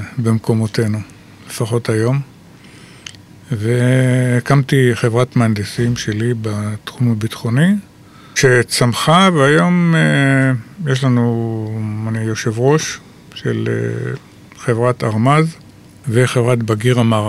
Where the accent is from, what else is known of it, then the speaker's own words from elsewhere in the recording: Kfar Saba, Central District, Israel; אני יליד כפר סבא, בוא נאמר ככה.